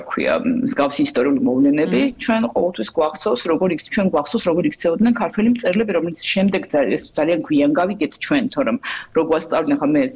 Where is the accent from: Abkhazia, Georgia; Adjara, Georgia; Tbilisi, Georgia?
Abkhazia, Georgia; Sokhumi; მე სოხუმიდან ვარ, სოხუმში აშენებული